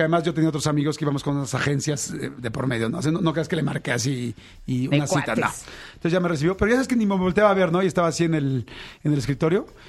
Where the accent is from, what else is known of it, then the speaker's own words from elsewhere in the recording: Mexico; yo soy mexicano.